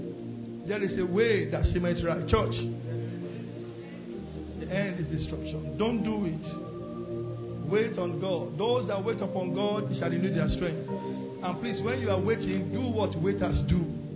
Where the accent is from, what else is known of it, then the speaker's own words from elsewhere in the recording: Lagos, Nigeria; I'm from Lagos to Holland. I was crying in the plane.